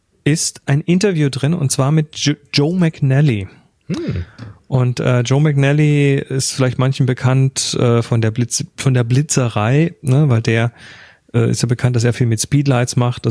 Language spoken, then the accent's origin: German; South Germany, Germany; ich bin ja katholisch aufgewachsen. Ich komme ja aus dem Süden.